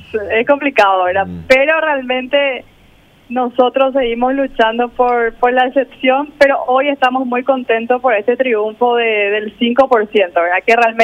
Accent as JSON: {"language": "Spanish", "country": "Paraguay", "said": "como paraguayos"}